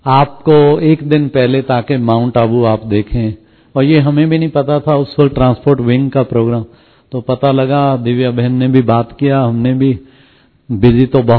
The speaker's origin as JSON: {"language": "Hindi", "town": "Panipat", "region": "Haryana", "country": "India", "said": "मैं पानीपत से आया हूं"}